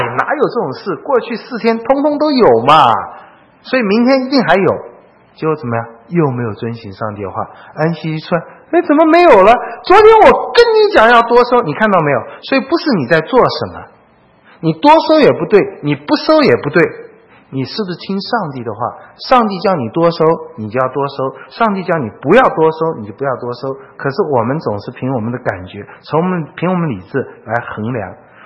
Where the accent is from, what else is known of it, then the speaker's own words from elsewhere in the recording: China; 他们跟我们中国人一样啊